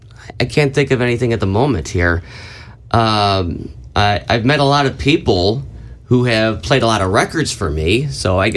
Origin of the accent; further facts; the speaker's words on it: St. Louis, Missouri, United States; now in Cleveland, United States; I grew up in St. Louis